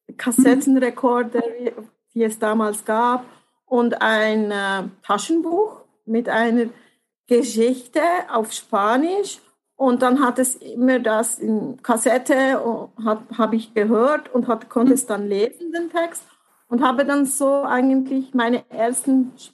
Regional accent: Switzerland; hatten eine Wohnung in Spanien, in einem Dorf am Strand. Und ja, und als Schweizerin, es war schon nicht einfach, so als junge Schweizerin dort zu sein.

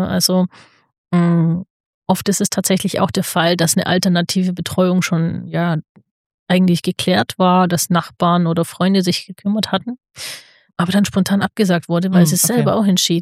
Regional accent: Nürtingen, Baden-Württemberg, Germany; also ich bin aus Nürtingen, also ganz genau Zitzeshausen.

